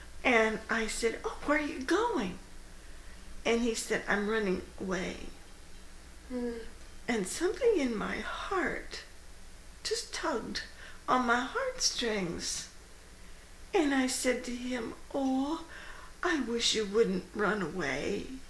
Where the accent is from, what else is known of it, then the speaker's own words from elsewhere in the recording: Findlay, Ohio, United States; Oh, I grew up in Findlay